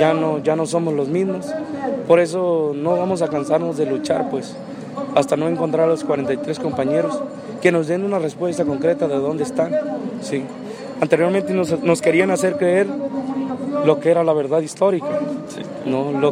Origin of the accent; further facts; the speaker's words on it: Chiapas, Mexico; Igual soy de aquí de Chiapas, pero nos encontramos estudiando en la normal de Ayotzinapa.